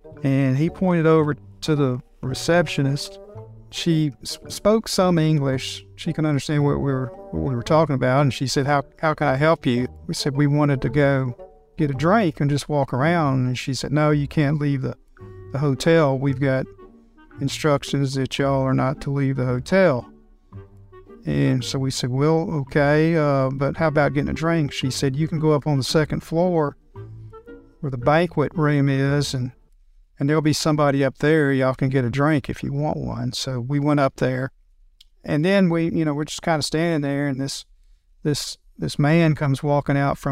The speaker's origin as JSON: {"language": "English", "town": "Mobile", "region": "Alabama", "country": "United States", "said": "from Mobile, Alabama."}